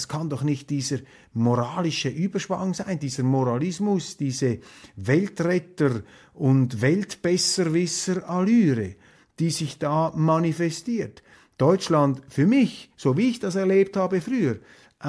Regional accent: Switzerland; Wir hoffen es als Schweizer. Denn vom Wohl Deutschlands hängt ja auch das Wohl der Schweiz ab.

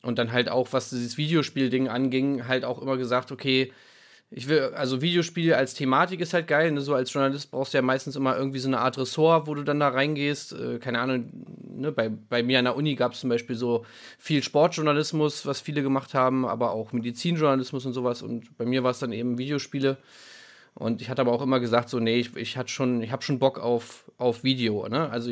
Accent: Magdeburg, Saxony-Anhalt, Germany; das war die Zeitung bei uns in Magdeburg.

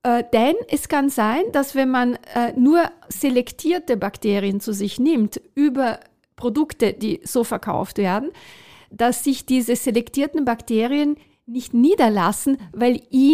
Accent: Italy; German is a second language; weil ich ja Italienerin bin, ich komme aus dem Ausland.

